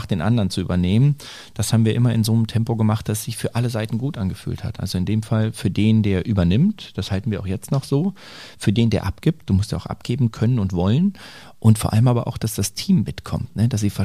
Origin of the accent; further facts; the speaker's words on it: Lower Saxony, Germany; now in Sylt, Germany; Ich hätte von meinem Alter noch hier geboren werden können, aber weil es mittlerweile gar keine Geburtenklinik mehr hier gibt. Aber ich komme aus Niedersachsen.